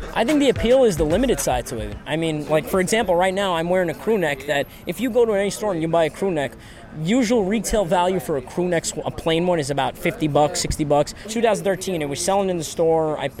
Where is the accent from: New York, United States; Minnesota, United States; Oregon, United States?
New York, United States; New York City; I'm 21 years old. I'm from Queens, New York, about 15 minutes away.